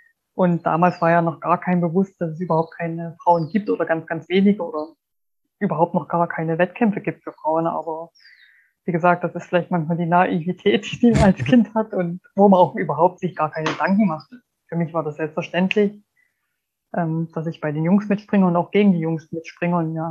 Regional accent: Eilenburg, Saxony, Germany; Also in meiner Heimatstadt in Eilenburg stehen drei kleine Schanzen. Man mag es kaum glauben, weil Eilenburg gerade mal 72 Meter über Meeresspiegel liegt.

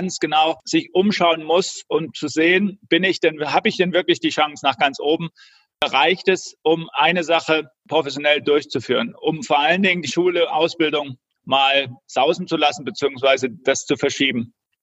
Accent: Leipzig, Saxony, Germany; bin in der DDR aufgewachsen und in Leipzig mit Volleyball auch bis in die Jugendnationalmannschaft gekommen.

